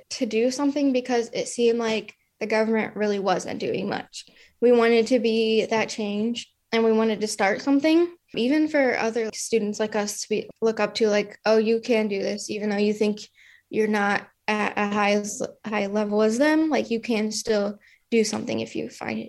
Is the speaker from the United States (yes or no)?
yes; Pontiac, Illinois, United States; I'm from Pontiac, Illinois, and I went to Pontiac Township High School